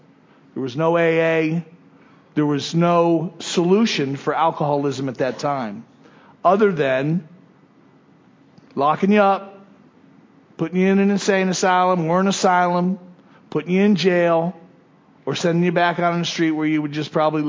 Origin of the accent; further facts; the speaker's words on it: West Palm Beach, Florida, United States; when I was a youngster, I grew up in West Palm Beach, the north from here, right?